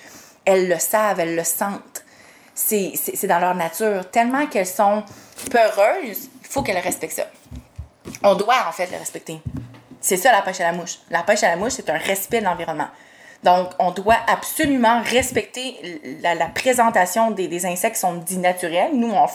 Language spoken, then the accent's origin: French; Lac-Mégantique, Quebec, Canada; born there; je suis née à Lac-Mégantique, puis j'ai fait toute ma pêche là.